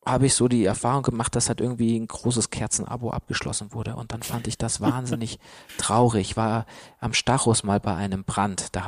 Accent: Baden-Württemberg, Germany; Aber ich komme ja wieder jetzt aus dem Schwabenländle.

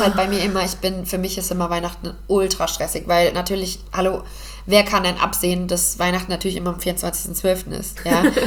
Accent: Hesse, Germany; weil ich bin Hessin.

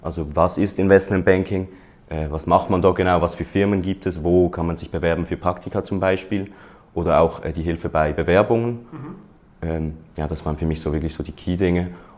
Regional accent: Switzerland; ich komme aus der Schweiz

